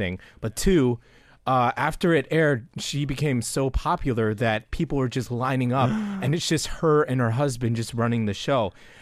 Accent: Northeast, United States; I'm from the Northeast, this next spot. It just tastes like home to me.

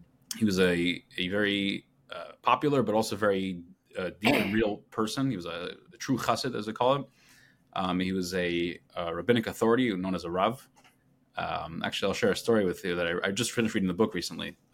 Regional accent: Brooklyn, New York, United States; I was raised in Brooklyn. I have four brothers. My parents and my rest of my brothers still live there.

